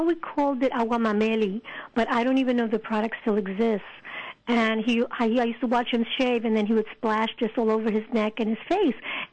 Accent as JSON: {"language": "English", "region": "New York", "country": "United States", "said": "Oh, I'm from the Bronx, but my family's from Puerto Rico"}